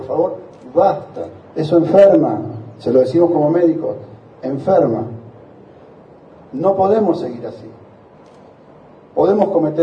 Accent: Buenos Aires Province, Argentina; somos argentinos, somos bonaerenses.

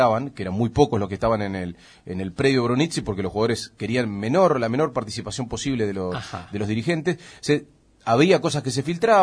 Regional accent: Argentina; lo que somos los argentinos

